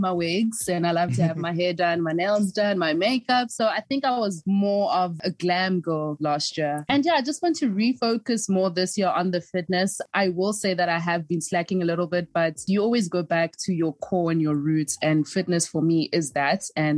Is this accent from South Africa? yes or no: yes; Mossel Bay, Western Cape, South Africa; So growing up, especially Elokshini, which in South Africa means the hood, it was a lot of fun.